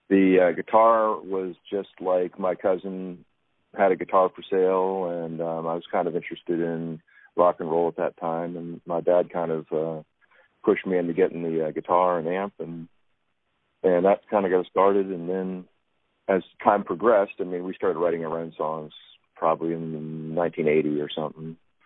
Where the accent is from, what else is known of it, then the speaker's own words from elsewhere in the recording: Arlington, Virginia, United States; also born or lived in Washington, D.C. / Falls Church; Okay. Well, I'm from Washington, D.C., and born and raised in Northern Virginia, Arlington primarily, and Falls Church.